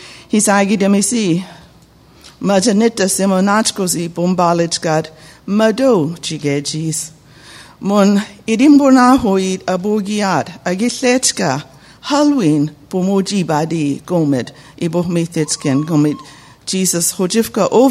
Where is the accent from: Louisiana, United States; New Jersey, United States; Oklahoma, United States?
Oklahoma, United States; I grew up in Oklahoma in the heart of the Muscogee Creek Nation. And so I grew up speaking the language. My family was bilingual.